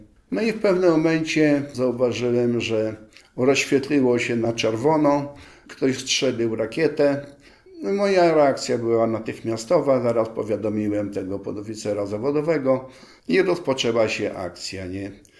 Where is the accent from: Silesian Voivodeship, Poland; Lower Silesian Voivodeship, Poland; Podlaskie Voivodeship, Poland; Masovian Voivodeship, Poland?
Podlaskie Voivodeship, Poland; Ja pochodzę z województwa białostockiego.